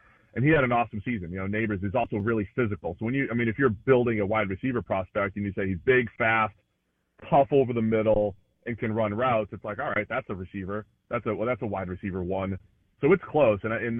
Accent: Boston, Massachusetts, United States; I grew up in Boston, so late 80s, Red Sox.

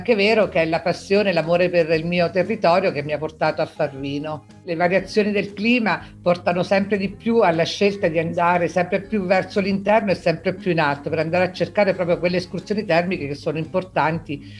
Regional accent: Abruzzo, Italy; Allora, sono abruzzese, mi trovo all'Aquila

